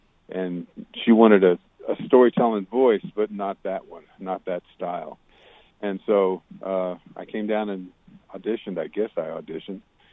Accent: Texas, United States; I'm from Texas originally when I was a kid, so I'd heard of … The Landing

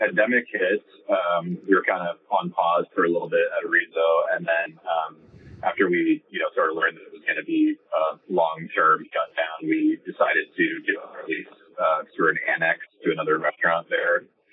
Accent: Ashland, Oregon, United States; Yeah, I was born in Ashland and raised in Southern Oregon.

